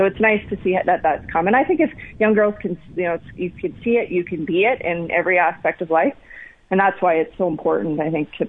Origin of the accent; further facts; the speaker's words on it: Saskatchewan, Canada; growing up in Saskatchewan, I didn't have any female role models